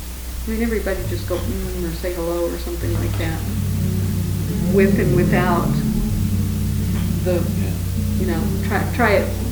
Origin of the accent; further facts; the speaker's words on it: Tennessee, United States; accent: Tennessee; I used to do that better before I lost my Tennessee accent.